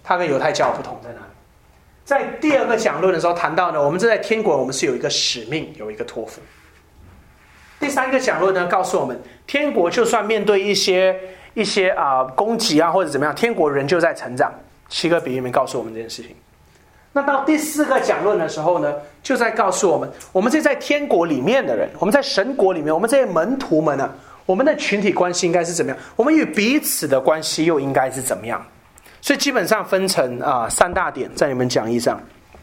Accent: Malaysia; 像我在马来西亚长大，我不知道其他地方华人怎么样。我在马来西亚长大，

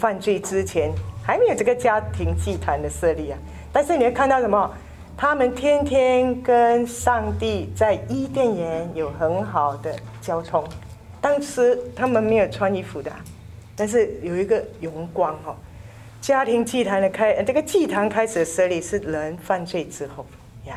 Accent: Singapore; 那我们是新加坡来的，我们新加坡很严重，因为我们新加坡国家很小嘛

